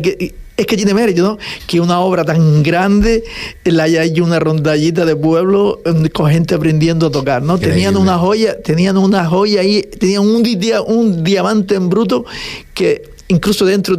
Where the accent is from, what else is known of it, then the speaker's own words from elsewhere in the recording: Western Sahara; moved away; yo, como me crié en el Sahara, yo nunca había tenido inquietudes por estas cosas de folclore y las tradiciones